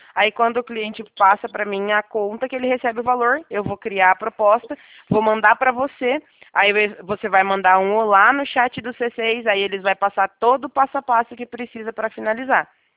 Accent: Curitiba, Paraná, Brazil; Eu sou aqui do Paraná, Curitiba, pertinho de vocês, não é tão longe não.

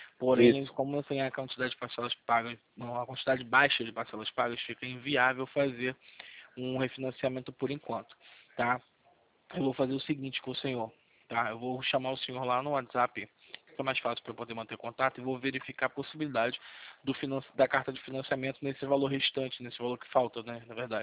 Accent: São Gonçalo, Rio de Janeiro, Brazil; sou de São Gonçalo

